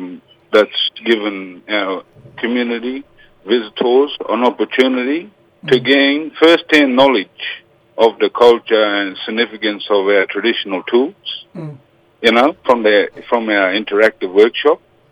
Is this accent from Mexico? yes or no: no; Cairns, Queensland, Australia; Diri Nura, which means the rainforest mountain up here where Cairns. Mm. And I'm a son of the Buluru, east coast of Australia.